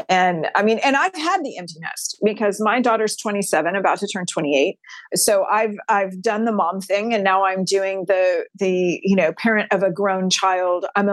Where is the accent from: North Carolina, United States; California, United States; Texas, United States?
Texas, United States; Oh yeah. I'm a sixth generation Texan on my mom's side.